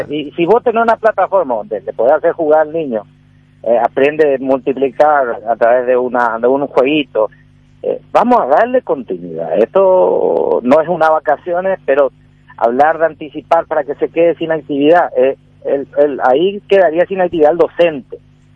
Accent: Paraguay; como paraguayo

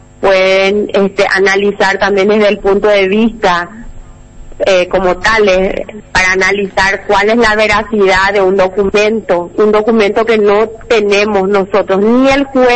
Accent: Paraguay; Yo tengo jurisdicción en mi país, la República del Paraguay.

